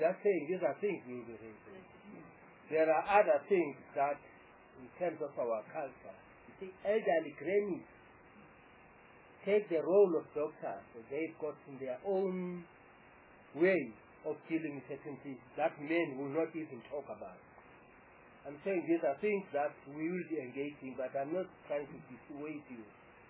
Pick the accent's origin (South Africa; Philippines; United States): South Africa; that in our culture as South African blacks, without implying color across